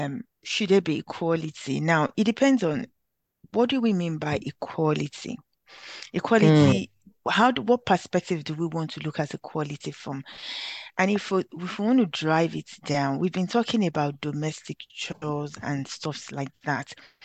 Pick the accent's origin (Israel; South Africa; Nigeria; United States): Nigeria; Warri, Delta; we grew up in Warri.